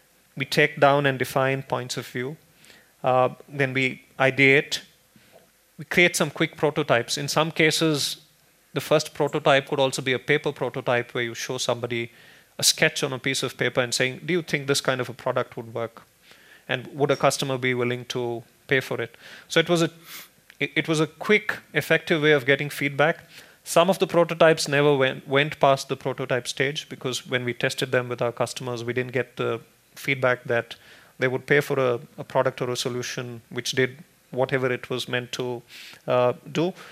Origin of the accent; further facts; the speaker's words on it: Bangalore, Karnataka, India; I come from Bangalore in India